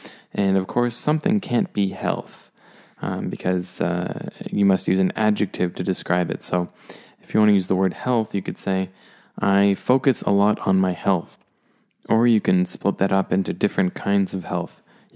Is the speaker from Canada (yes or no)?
yes; Canada; And I'm from Canada